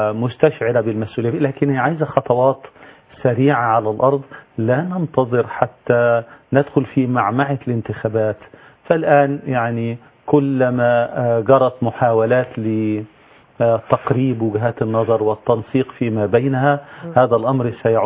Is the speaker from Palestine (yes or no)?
no; Egypt